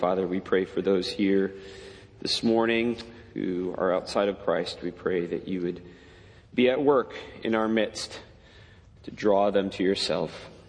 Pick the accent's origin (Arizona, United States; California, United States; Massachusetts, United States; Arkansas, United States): Massachusetts, United States; I grew up out in Massachusetts, and I remember going to the, believe it or not, Boston Auto Show.